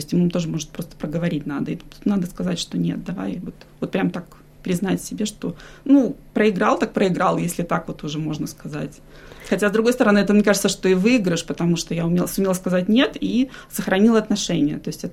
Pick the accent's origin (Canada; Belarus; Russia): Belarus; Minsk; now in Australia; Я с семьей переехала из Беларуси, из Минска мы приехали в 2017 году.